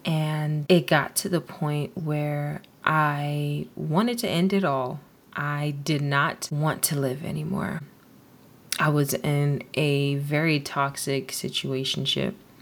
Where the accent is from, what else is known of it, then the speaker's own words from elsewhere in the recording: Delaware, United States; also born or lived in Florida; I was born in Florida, and around fifth grade, I moved to Delaware, which is where I am now. And I grew up a Christian.